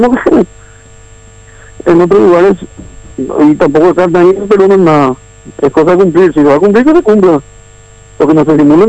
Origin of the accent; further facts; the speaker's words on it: Paraguay; de cómo somos los paraguayos